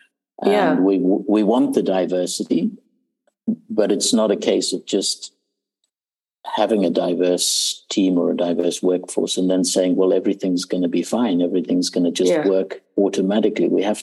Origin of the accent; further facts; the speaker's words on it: South Africa; also born or lived in Zimbabwe; I was born in Zimbabwe, I grew up in South Africa.